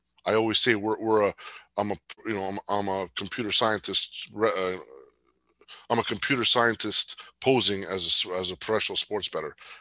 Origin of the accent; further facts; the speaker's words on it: Jersey City, New Jersey, United States; You know, I grew up in Jersey City, Section 8 housing. So I grew up in a poor family, and you just found a way to get by.